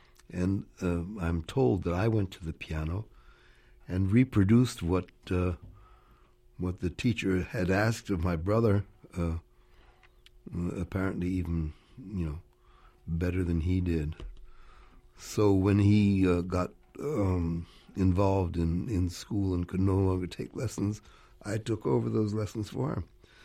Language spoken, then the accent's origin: English; San Francisco, California, United States; I'm from San Francisco, and he came to San Francisco to the War Memorial Opera House